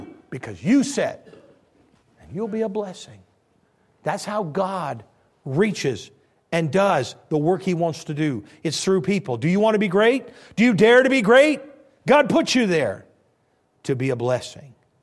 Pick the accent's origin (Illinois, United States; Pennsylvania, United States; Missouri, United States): Illinois, United States; I'm from Illinois up north, and we'd have root cellars, and that's where the old folks would can food and put them away.